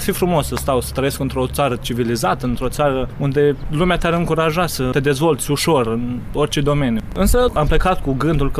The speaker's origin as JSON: {"language": "Romanian", "country": "Romania", "said": "că sunt din România și ar trebui să tac mai puțin"}